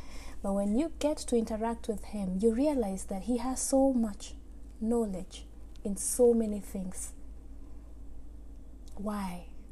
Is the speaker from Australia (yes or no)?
no; Kenya; But the last 1 week has been the most difficult for all of us as a Kenyan community.